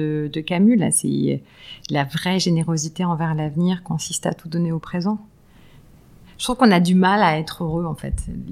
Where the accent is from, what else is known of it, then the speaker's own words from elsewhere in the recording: Île-de-France, France; J'ai grandi en banlieue nord, avec un papa ingénieur, une maman prof de lettres.